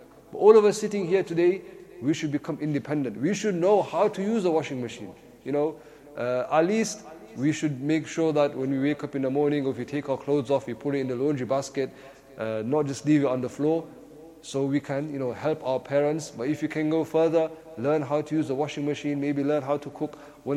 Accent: Leicester, East Midlands, United Kingdom; If I talk about my own life, I grew up in Highfields. I don't know if anyone is aware about Highfields, one of the best areas of Leicester.

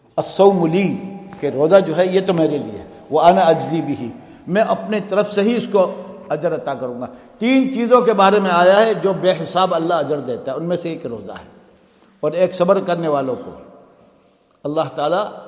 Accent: Medina, Al Madinah Province, Saudi Arabia; also born or lived in Mecca; میں تو چونکہ مکہ مکرمہ میں پیدا ہوا، حضرت نے تو مدینہ فرمایا، لیکن میں مکہ میں پیدا ہوا اور مدینہ میں میری رہائش 6 مہینے سے ہے الحمدللہ، 6 مہینے کی عمر سے.

